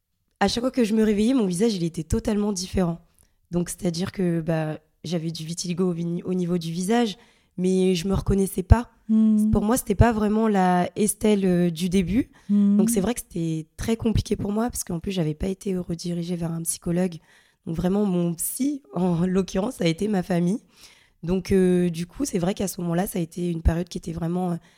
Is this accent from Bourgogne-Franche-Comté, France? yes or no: no; Le Havre, Normandy, France; Non, je viens de la Normandie, plus précisément de la ville du Havre.